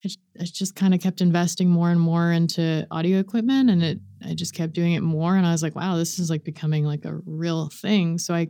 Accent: Edmond, Oklahoma, United States; moved away as an adult; also born or lived in Los Angeles; So I grew up in Edmond, Oklahoma. And in 2014, I moved out to Los Angeles.

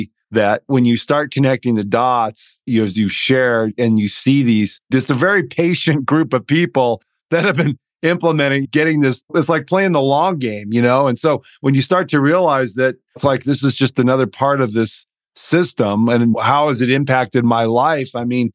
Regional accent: California, United States; you think about these guys and again, growing up in California, they started in Pasadena.

